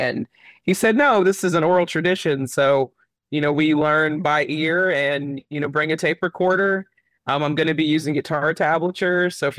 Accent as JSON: {"language": "English", "town": "Chattanooga", "region": "Tennessee", "country": "United States", "said": "That's when I first realized that I was Appalachian. I didn't even think of myself as Appalachian per se, or that Chattanooga was part of Appalachia."}